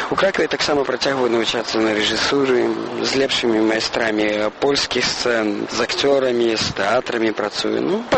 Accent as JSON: {"language": "Belarusian", "country": "Poland", "said": "таму што я з Польшы, там разбіўся гэты самалёт."}